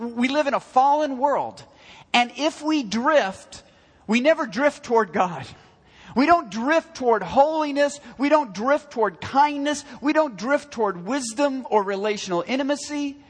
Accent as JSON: {"language": "English", "town": "Seattle", "region": "Washington", "country": "United States", "tie": "born or raised there", "said": "I grew up in the Seattle area, not that far from Tacoma, where there was an Air Force base called McCord Air Force Base."}